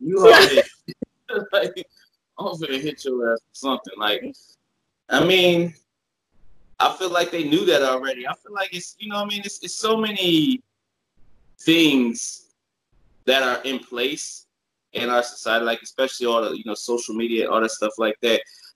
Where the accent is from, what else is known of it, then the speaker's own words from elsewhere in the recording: Los Angeles, California, United States; I grew up in L.A. Like, you know what I mean? I'm from Cali. Like, you know what I mean? So, you know, I grew up in L.A. until I was like, you know, 16 and everything like that. Moved to the Inland Empire.